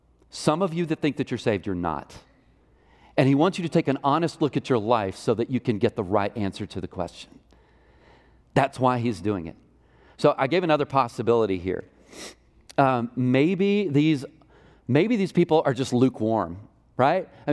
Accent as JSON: {"language": "English", "region": "Texas", "country": "United States", "tie": "born or raised there", "said": "I grew up doing manual labor. Those were my jobs growing up in Northeast Texas."}